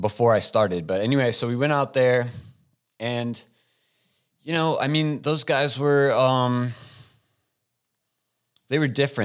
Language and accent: English; St. Louis, Missouri, United States; here I am, like, I come from St. Louis